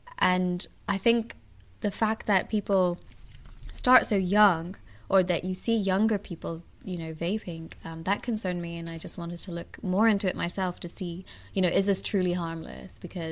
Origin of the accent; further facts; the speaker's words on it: England, United Kingdom; now in Arkansas, United States; So I'm from England originally. Well, I mean, my parents are from Pakistan, but I grew up in England pretty much. And then just moved to Arkansas for residency.